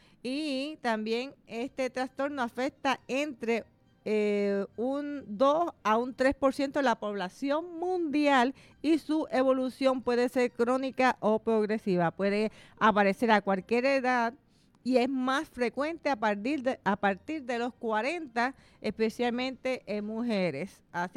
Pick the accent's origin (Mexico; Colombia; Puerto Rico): Puerto Rico; Como vamos a estar como los puertorriqueños, continuamos brillando, ¿verdad?, en diferentes lugares y en especial en nuestra hermana República Dominicana también.